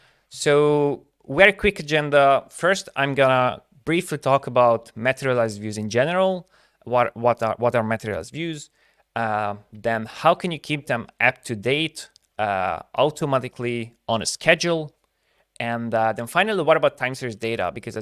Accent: Hungary; English is a second language; I'm from Hungary, and I'm very happy to be able to present

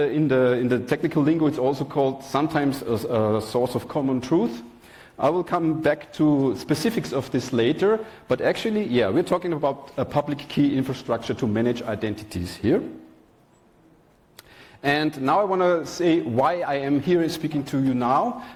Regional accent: Vienna, Austria; English is a second language; so I'm from Vienna and I consider myself a digital human rights activist

